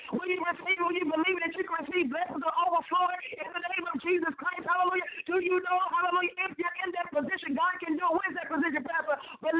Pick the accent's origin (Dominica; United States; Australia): Dominica; I'm there from Dominica